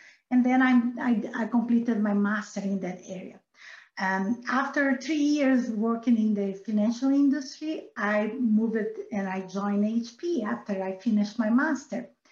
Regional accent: Brazil; English is a second language; And as you can see by my accent, I am Brazilian, right? So I'm a Latin girl

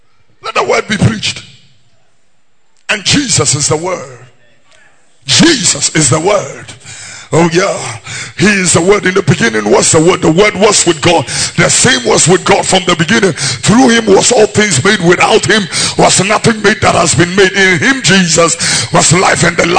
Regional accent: Nkwatia, Eastern Region, Ghana; that I remember one time I was in my hometown in Nkwetia.

